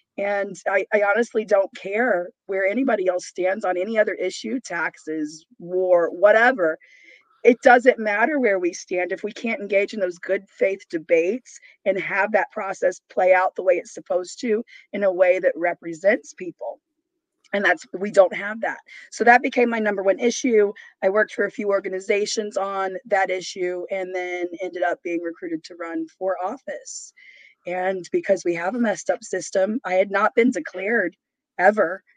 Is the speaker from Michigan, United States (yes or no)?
no; Memphis, Tennessee, United States; I grew up in South Memphis in the ghetto.